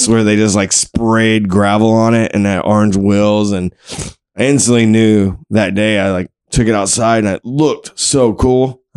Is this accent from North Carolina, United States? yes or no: yes; Wilmington, North Carolina, United States; also born or lived in Abingdon, Virginia; I was born in the Abingdon, Virginia, which is in the Appalachian Mountains. But at seven, my parents separated and my mother moved us to the beach. So we moved to Wilmington, North Carolina.